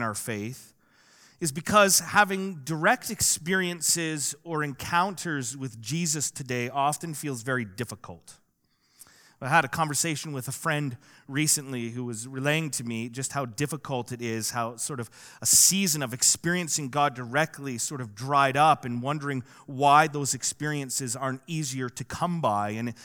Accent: Dublin, Leinster, Ireland; I came from Dublin, and it was so thick.

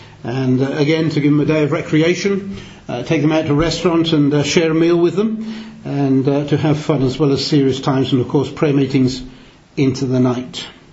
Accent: England, United Kingdom; Obviously I can't counsel them, I'm a male and I'm English to boot, and have little understanding of their culture compared with others.

